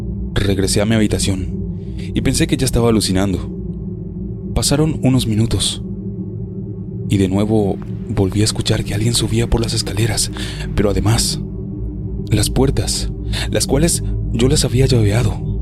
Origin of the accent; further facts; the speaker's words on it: Matagalpa, Nicaragua; tengo 23 años de edad, soy de Nicaragua, del departamento de Matagalpa.